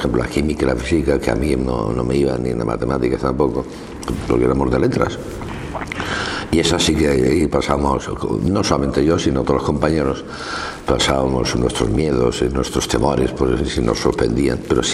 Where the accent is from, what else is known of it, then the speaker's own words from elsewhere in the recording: Novelda, Valencian Community, Spain; Luego vino un cura ahí a mi pueblo, a Novelda